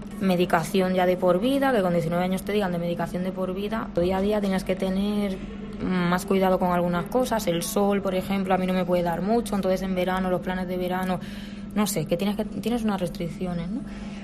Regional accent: Barcelona, Catalonia, Spain; Yo te estoy hablando de Cataluña, porque yo me crié en Barcelona.

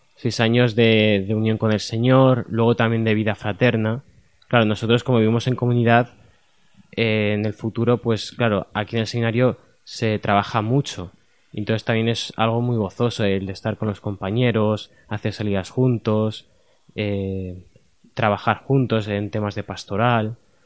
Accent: Madrid, Community of Madrid, Spain; also born or lived in Talavera; Pues un poco mitad y mitad, entre Madrid y Talavera, porque vivía en Madrid, pero mis padres, al ser de Talavera, íbamos todos los fines de semana, en verano, en Navidades

